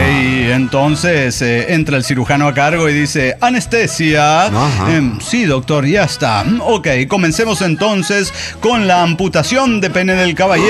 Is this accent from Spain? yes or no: yes; Málaga, Andalusia, Spain; de Málaga, España.